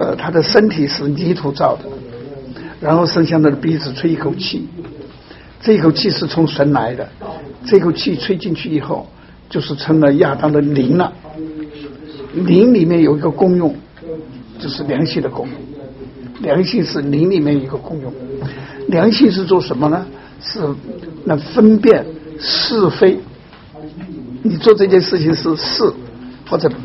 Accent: China; 我们都是从大陆，我从大陆过来，

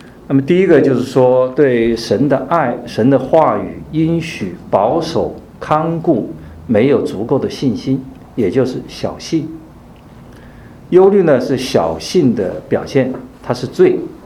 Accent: China; 那我们中国人就很喜欢对许多还没有发生的事情担忧

